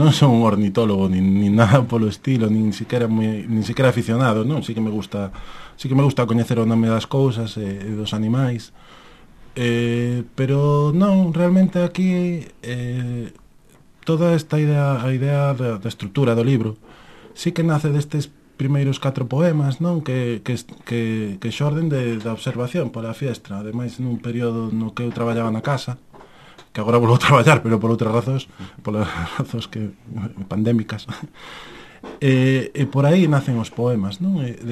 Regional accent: Galicia, Spain; na Ulloa, que é de onde son eu. Non de Palas de Reis, non de Monterroso, pero sí de Sabisbarra.

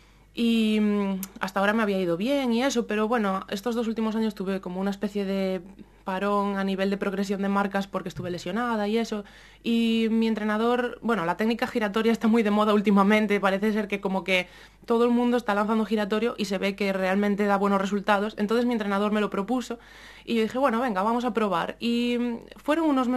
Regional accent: Mugardos, Galicia, Spain; en Mugardos, donde vivo obviamente, bueno, mi pueblo, se empezaron a hacer unas actividades extraescolares de atletismo

